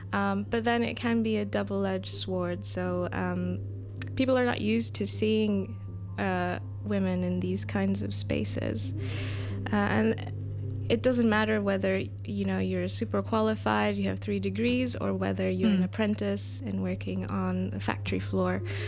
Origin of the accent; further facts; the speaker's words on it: Canada; growing up in Canada, we learned about